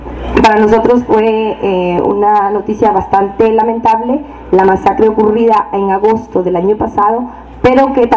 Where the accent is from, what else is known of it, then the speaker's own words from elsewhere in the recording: Guatemala; En esta caravana nosotros como guatemaltecos somos 58 personas